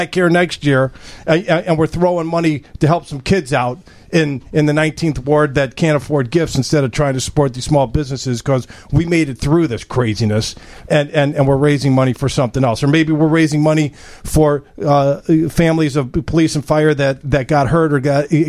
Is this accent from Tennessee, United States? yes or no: no; Chicago, Illinois, United States; We're all from Chicago, and we got to take care of our own in Chicago.